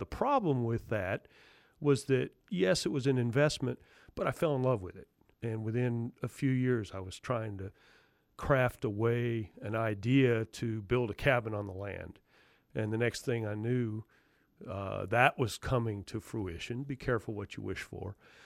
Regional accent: Berkeley Heights, New Jersey, United States; also born or lived in Summit, New Jersey; I was born in Summit, New Jersey, and spent the first 12 years of my life in Berkeley Heights, which was Union County. We had a train line into New York City.

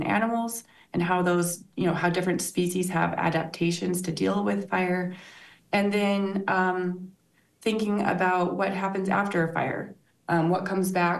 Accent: Washington, United States; I grew up in Western Washington, really in the woods. My parents had some, a cabin in the woods, essentially where I grew up.

